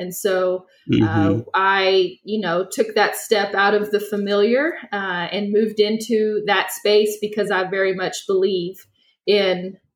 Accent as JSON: {"language": "English", "town": "Abilene", "region": "Texas", "country": "United States", "said": "I'm from Abilene originally. Man. Yep. And all my family still lives in Abilene, kind of West Texas area."}